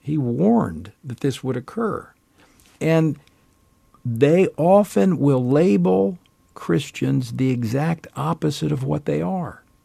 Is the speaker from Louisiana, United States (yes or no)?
yes; Louisiana, United States; look at what's happened in my home state of Louisiana with this flood.